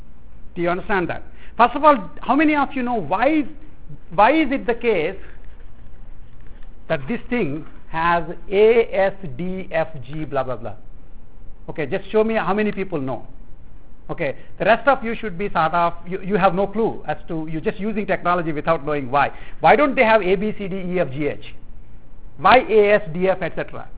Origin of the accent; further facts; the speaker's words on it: India; I'm from India, I use English spelling.